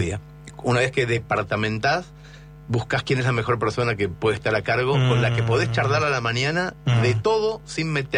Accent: Mercedes, Argentina; Che, dejemos una universidad a 5 cuadras donde yo nací.

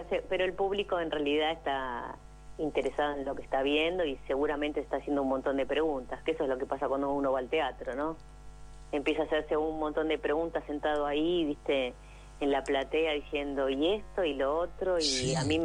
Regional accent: Uruguay; Mi tierra.

